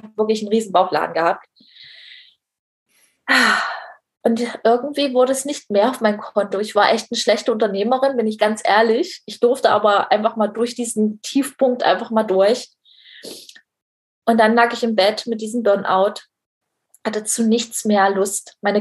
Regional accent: East Germany, Germany; wir kommen nämlich beide aus dem Osten, aus der DDR.

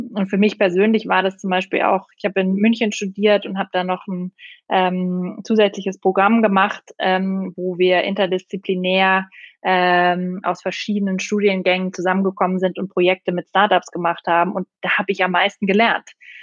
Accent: Austria; Ich bin Österreicherin.

